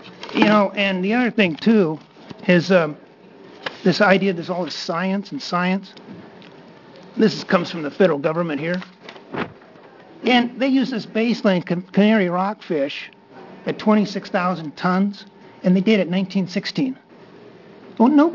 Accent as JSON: {"language": "English", "town": "Garibaldi", "region": "Oregon", "country": "United States", "said": "I'm from Garibaldi. I'm a salmon troller."}